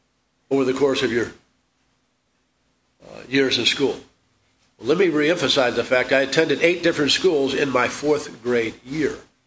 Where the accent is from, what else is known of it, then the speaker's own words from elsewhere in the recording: St. Louis, Missouri, United States; Now, growing up in St. Louis, before I moved with my father, about halfway through my freshman year of high school, I lived with my mother, and we moved all the time.